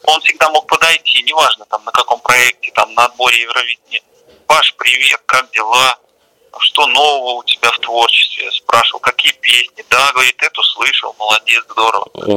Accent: Mogilev, Mogilev Region, Belarus; Конечно, в родном городе это чаще случается

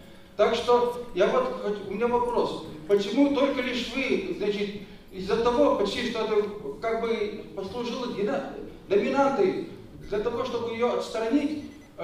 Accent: Chelyabinsk, Chelyabinsk Oblast, Russia; я из Челябинска, но и все соседи это подтвердят.

